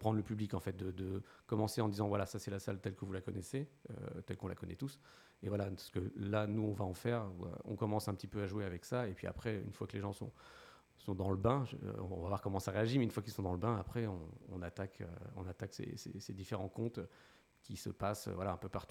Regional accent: Alençon, Normandy, France; On est tous d'Alençon, on connaît cette salle.

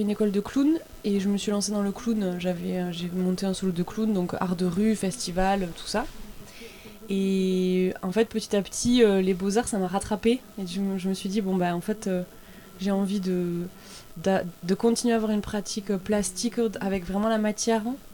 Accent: Carcassonne, Occitanie, France; je suis originaire de Carcassonne, hein, mais j'habite en Bretagne, dans le Finistère.

